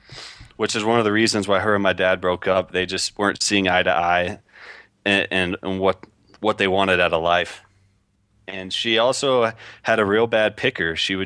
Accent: Port Arthur, Texas, United States; Anyways, I grew up in Southeast Texas. I was born in Port Arthur, Texas. It's a shithole.

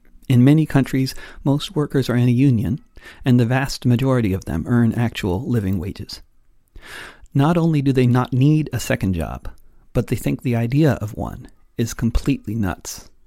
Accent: Connecticut, United States; As a kid growing up in Connecticut in the 1970s, browsing the few available TV channels that there were

